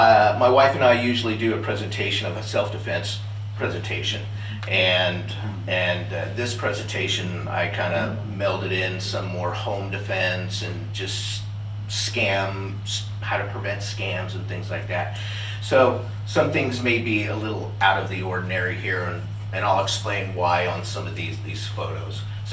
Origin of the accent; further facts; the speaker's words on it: California, United States; And you know, you heard that I was from California